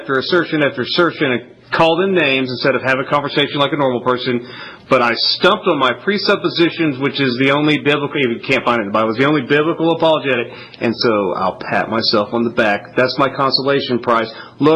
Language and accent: English; Arkansas, United States; Yeah, I'm from Arkansas. We don't like people who attack our friends